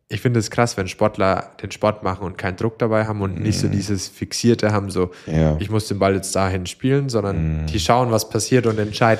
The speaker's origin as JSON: {"language": "German", "town": "Gerolzhofen", "region": "Bavaria", "country": "Germany", "said": "ich meine, bei uns in Deutschland, ich komme ja aus Gerolzhofen"}